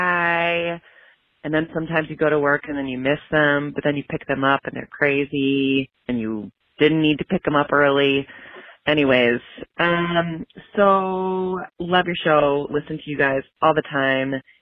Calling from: Minneapolis, Minnesota, United States; I'm calling from Minneapolis.

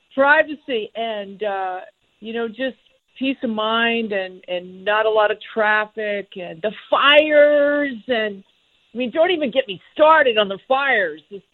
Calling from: Arizona, United States; I'm joining you from the Arizona desert.

